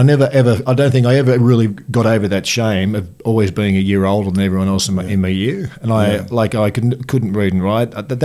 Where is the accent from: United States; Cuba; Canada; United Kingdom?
United Kingdom; England; now in Australia; My family, my mum and dad came out to, we're English, I'm English. Mm. My brother, older brother and my older sister are all English.